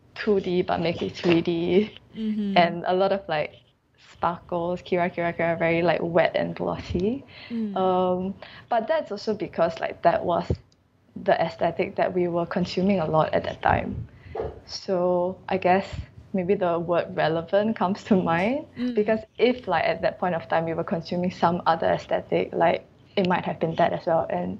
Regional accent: Singapore; Yeah, we are all from Singapore, and yeah, we are just quite, I think, socially generated lah.

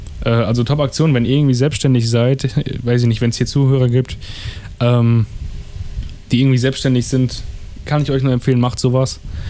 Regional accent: North Rhine-Westphalia, Germany; ich komme aus NRW, aus Ostwestfalen-Lippe.

